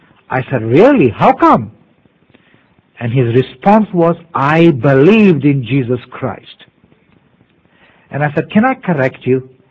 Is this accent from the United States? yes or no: no; India; since I come originally from India, he thought I was a Hindu